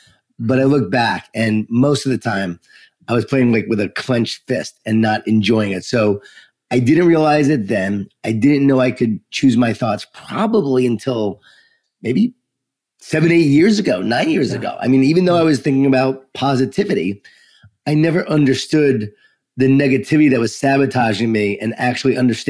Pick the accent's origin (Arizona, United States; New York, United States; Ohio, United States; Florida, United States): New York, United States; Long Island; I grew up in Long Island, New York, so Jewish Italian family.